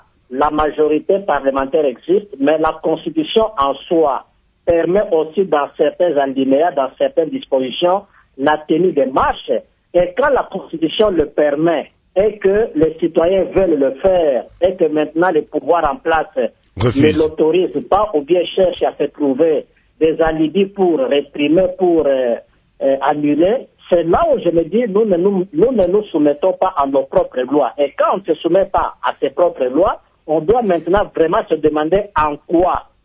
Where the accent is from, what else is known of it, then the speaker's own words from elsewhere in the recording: DR Congo; chez nous, en République démocratique du Congo